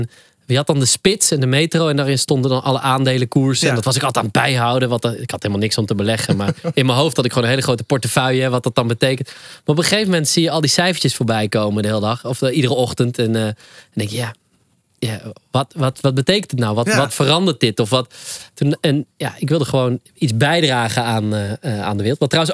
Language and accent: Dutch; North Brabant, Netherlands; Ik ben Brabander, ja.